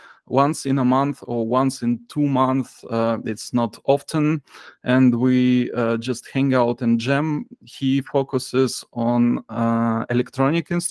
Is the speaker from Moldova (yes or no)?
yes; Chișinău, Moldova; There was a rock radio station as I grew up in Chișinău, the capital of Moldova